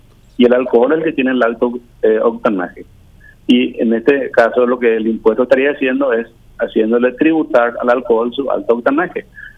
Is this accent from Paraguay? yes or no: yes; Paraguay; A nosotros como proveedores de combustible y a todos como paraguayos.